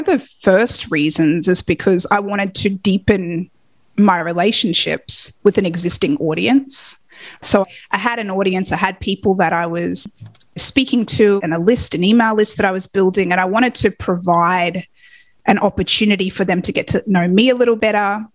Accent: Australia; now in Miami, United States; I'm Australian

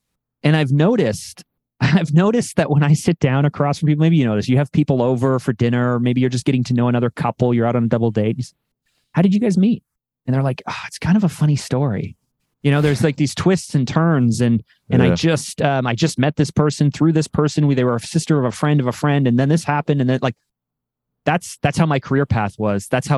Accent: Toronto, Ontario, Canada; I'm Canadian. So I live just outside of Toronto, Canada, and I grew up here.

